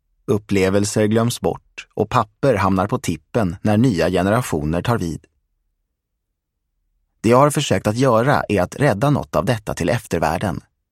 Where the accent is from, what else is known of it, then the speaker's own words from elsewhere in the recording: Mariestad, Västra Götaland County, Sweden; från bakgården på Borgmästaregatan hemma i Mariestad